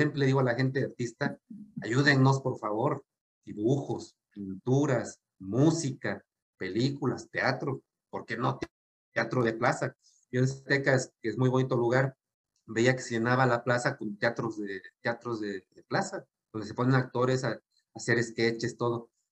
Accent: Bolivia; now in Mexico; Yo cuando emigré de Bolivia a México, por ejemplo, en Bolivia no había ley de alcohol, ¿no?

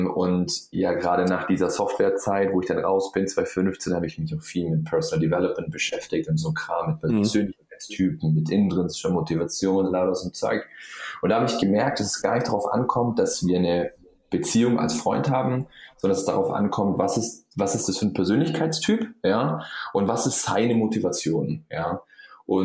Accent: Bavaria, Germany; ich komme aus dem Allgäu, ja, Süden von Deutschland, da gibt es mehr Kühe als Menschen.

